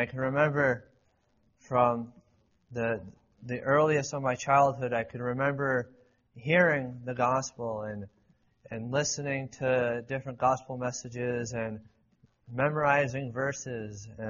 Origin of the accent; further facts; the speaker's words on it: Simcoe, Ontario, Canada; I'm from the country to the north. I'm from Canada, so I'll talk a bit differently than most of y'all will be accustomed to. But I grew up I was born in a hospital in Simcoe, Ontario, which is about an hour and a half to 2 hours southwest